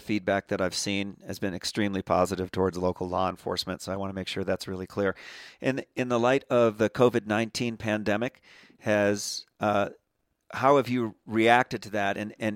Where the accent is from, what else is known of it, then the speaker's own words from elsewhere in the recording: Aspen, Colorado, United States; I come from the Aspen area, the Roaring Fork Valley, and it's another resort community.